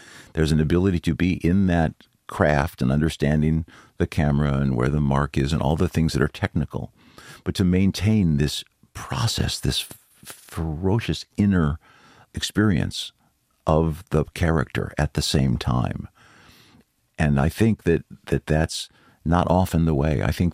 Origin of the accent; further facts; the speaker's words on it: Chicago, Illinois, United States; I'm from Chicago.